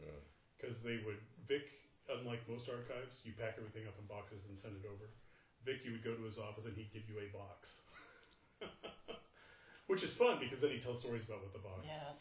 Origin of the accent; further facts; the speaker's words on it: Medford, Oregon, United States; I grew up in Medford, and my dad was at 100th birthday of a former mayor of Medford